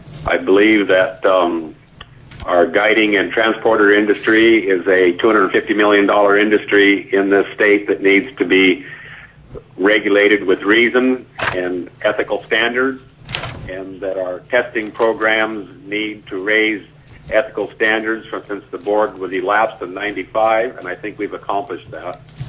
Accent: Juneau, Alaska, United States; I was born in Juneau in 1952. I've spent my life here

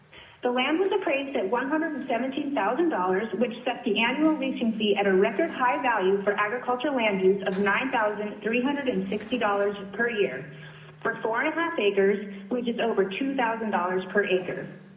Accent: Alaska, United States; I was born and raised in Alaska and have been farming here for over 2 decades.

